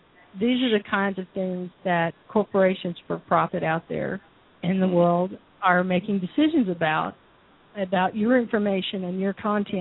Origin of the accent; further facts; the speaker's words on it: United States; I'm as American or more so as anyone else in this stolen land of the not really free.